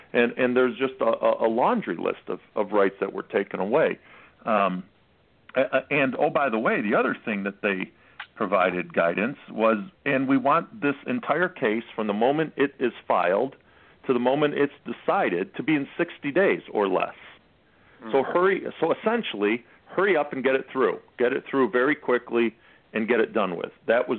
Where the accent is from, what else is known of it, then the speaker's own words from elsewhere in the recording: North Carolina, United States; in my home state here in North Carolina